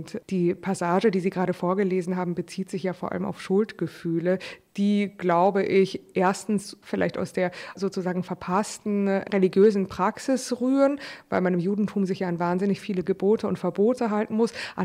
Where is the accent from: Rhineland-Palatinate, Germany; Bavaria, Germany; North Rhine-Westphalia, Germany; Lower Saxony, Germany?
Bavaria, Germany; Munich; Ich bin ja aus München.